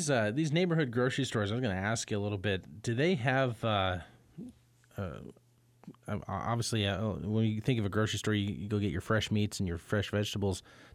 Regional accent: Belton, Missouri, United States; I can only think of the one in my hometown of Belton, Missouri.

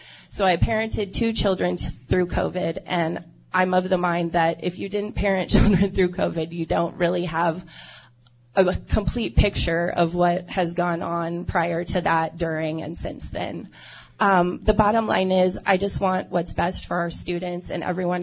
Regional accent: California, United States; moved away as an adult; now in Manhattan, United States; I came to Manhattan from California to go to K-State.

